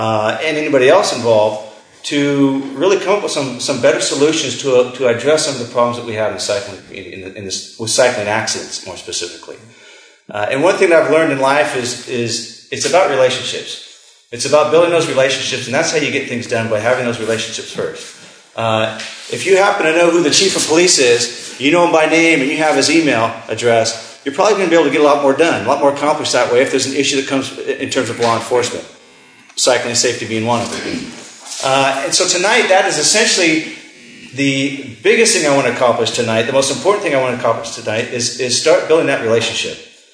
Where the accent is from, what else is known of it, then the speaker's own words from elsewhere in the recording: Long Beach, California, United States; I'm from Long Beach. I'm the new chief here. I've been the chief since about breakfast. Literally for about 3 months now, I'm the new chief here. I came from Long Beach, spent 23 plus years in Long Beach. And now I'm here.